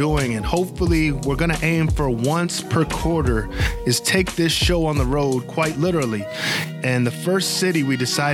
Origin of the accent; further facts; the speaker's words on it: Hartford, Connecticut, United States; we have one tentatively lined up in the fall for Hartford, Connecticut, my hometown.